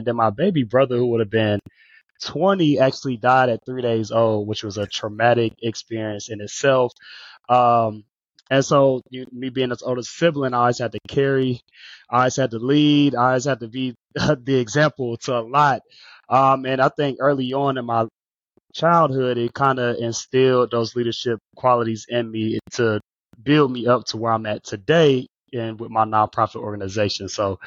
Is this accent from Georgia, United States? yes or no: yes; Atlanta, Georgia, United States; I was born and raised, we go back from the very beginning, born and raised in Atlanta, Georgia, at Crawford Long Hospital, and that was actually raised on the south side, which is like Clayton County, Riverdale.